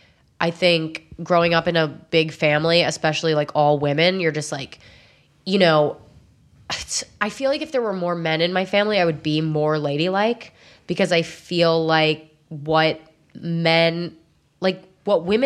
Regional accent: McLean, Virginia, United States; I grew up in McLean, Virginia.

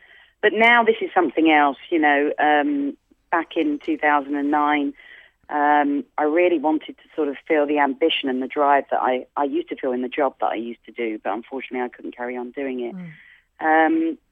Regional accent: London, United Kingdom; London, you know, my hometown, would actually host the Olympics and Paralympics in 2012.

